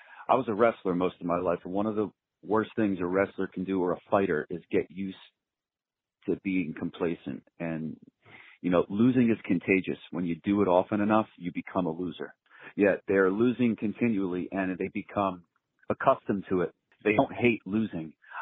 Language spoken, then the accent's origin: English; New Jersey, United States; So we went to the game, being that we're from Jersey.